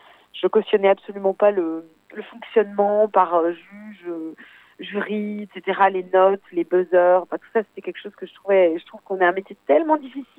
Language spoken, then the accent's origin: French; Grand Est, France; also born or lived in South-west France; Disons que je suis très alsacienne mais j'ai grandi partiellement dans le sud-ouest parce que j'ai une famille qui est un peu tentaculaire comme ça, donc on est allé s'installer dans le sud-ouest.